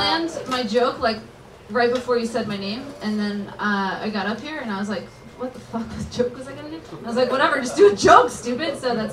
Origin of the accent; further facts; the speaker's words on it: Jacksonville, Florida, United States; I'm from Jacksonville, Florida.